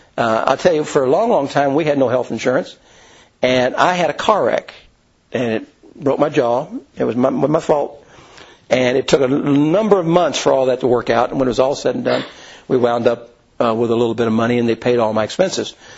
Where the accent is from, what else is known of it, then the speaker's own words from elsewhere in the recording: Louisville, Kentucky, United States; I'm from Louisville. We're all pretty men there in Louisville